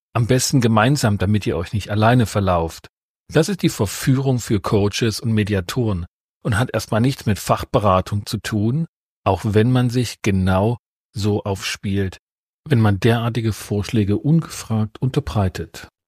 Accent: Saxony, Germany; aus dem Erzgebirge, wo ich herstamme.

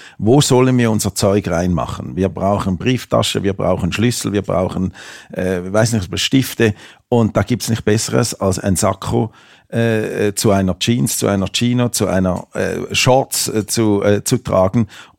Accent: Switzerland; ich bin ja aus der Schweiz, ich mag Berge, ich mag Seen

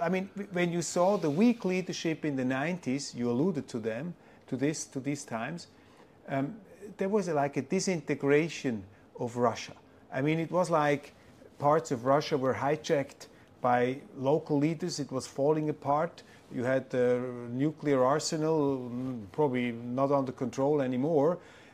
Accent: Switzerland; I was coming from Switzerland. Switzerland is a very small country, and I would say we totally lack the imagination

